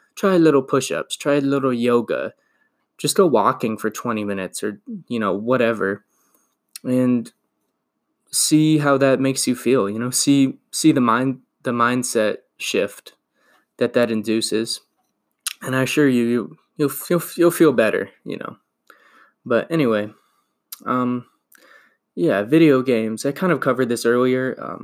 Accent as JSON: {"language": "English", "country": "United States", "tie": "born or raised there", "said": "growing up in America, if you don't love good movies, like, what the fuck are you doing with yourself?"}